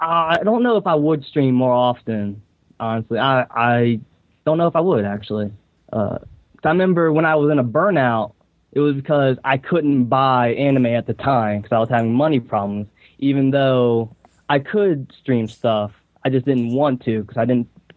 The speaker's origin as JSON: {"language": "English", "town": "Mount Crawford", "region": "Virginia", "country": "United States", "said": "Mount Crawford, Virginia."}